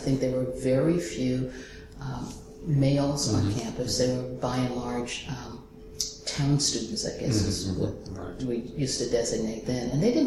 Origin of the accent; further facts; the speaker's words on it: Troy, United States; Growing up in Troy, which was a little more populated, but the population of the town probably maybe 3,500 people or maybe a little more than that.